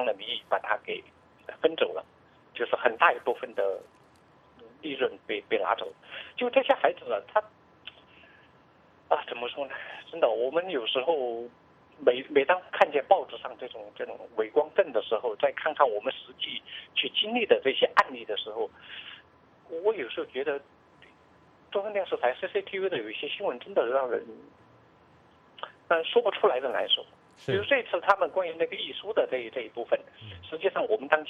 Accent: Xuanhan, Sichuan, China; 在四川宣汉县，是我家乡百里峡那个学校

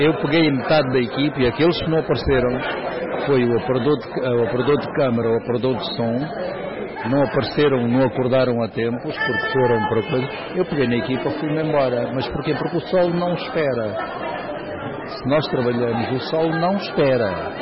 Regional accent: Angola; mostrar o que é que nós somos, como angolanos

